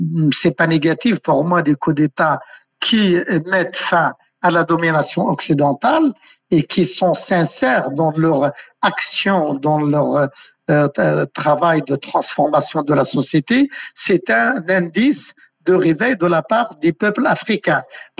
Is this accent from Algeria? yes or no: yes; Algeria; et je ne dis pas ça parce que je suis algérien